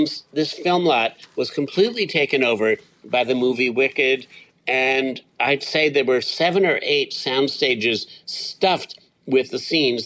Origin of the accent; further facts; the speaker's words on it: Ireland; I'm probably noisier about it because I'm Irish, I'm articulate, and I'm verbose.